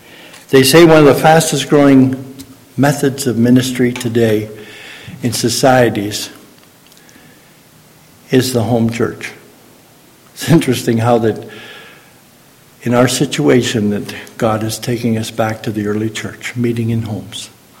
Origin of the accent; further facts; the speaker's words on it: Ontario, Canada; I grew up on the outside of Toronto, just south of the Malton Airport. It was all farms.